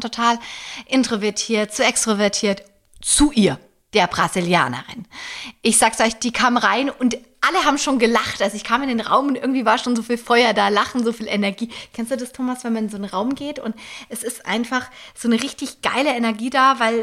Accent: Germany; Also wenn wir als Deutsche tanzen

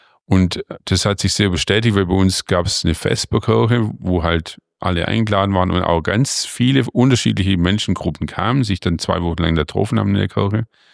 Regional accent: Augsburg, Bavaria, Germany; Also ich komme aus Augsburg

